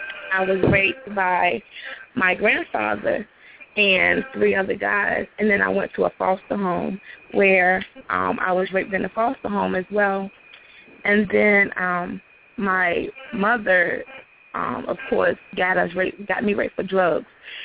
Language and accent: English; Queens, New York, United States; now in Norfolk, United States; Like he said, I currently stay in Norfolk, Virginia. I'm from Jamaica, Queens, New York. I have 8 brothers and 6 sisters.